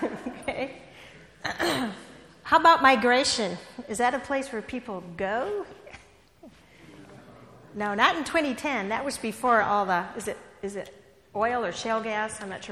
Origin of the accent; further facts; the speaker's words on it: Iowa, United States; I'm originally from Iowa, so I was like, greens and sweet potatoes, why are they eating that?